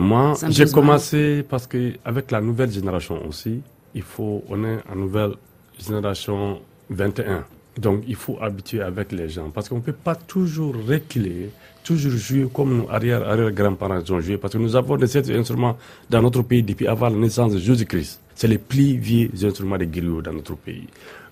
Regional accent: Garana, Ségou, Mali; J'étais à Garana, dans mon village natal, dans la région de Sékou. Il y a un fleuve Niger qui passe dans notre village.

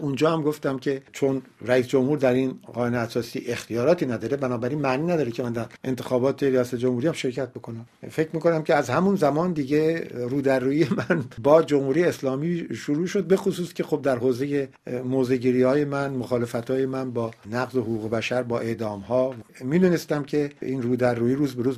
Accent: Iran; moved away; موقعی که من از ایران و بیرون اومدم

